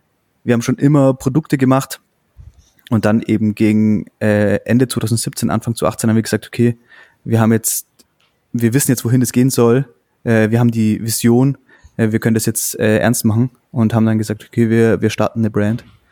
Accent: Augsburg, Bavaria, Germany; Wir kommen ja aus Augsburg. Mhm. Das ist ja genau diese Grenze zwischen Schwaben und Oberbayern.

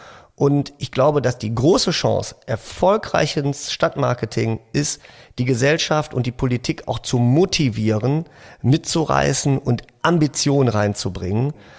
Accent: Essen, North Rhine-Westphalia, Germany

